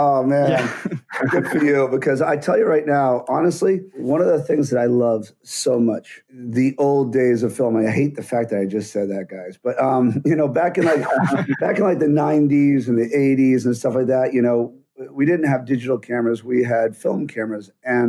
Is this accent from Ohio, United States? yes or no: no; Boston, Massachusetts, United States; I grew up in Boston in a very, you know, like Irish neighborhood where fighting was kind of a thing.